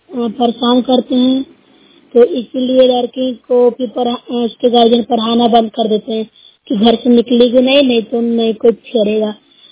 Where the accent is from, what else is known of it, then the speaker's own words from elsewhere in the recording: Nursarai, Bihar, India; मैं नूरसराय प्रखंड से हूँ, जिला नालंदा की निवासी हूँ।